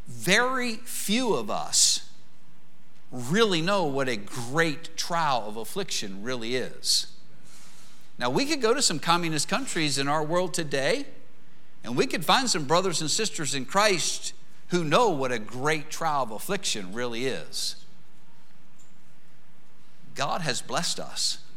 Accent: Pennsylvania, United States; I grew up in Pennsylvania.

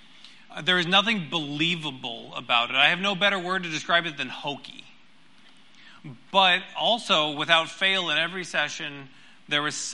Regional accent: Phoenix, Arizona, United States; and I grew up in Phoenix, and she grew up in Colorado

